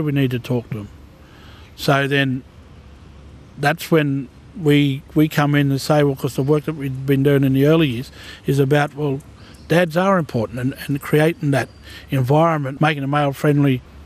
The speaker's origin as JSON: {"language": "English", "town": "Moree", "region": "New South Wales", "country": "Australia", "tie": "born or raised there", "said": "when I grew up in Moree there"}